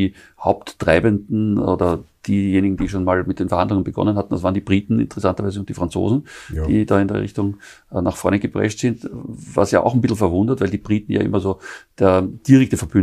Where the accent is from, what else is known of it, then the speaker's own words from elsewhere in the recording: Austria; born there; also born or lived in Germany; Ich bin zwar in Österreich geboren, habe aber auch Firmen da, habe viele Jahre da auch gelebt oder zumindest teilweise gelebt auch.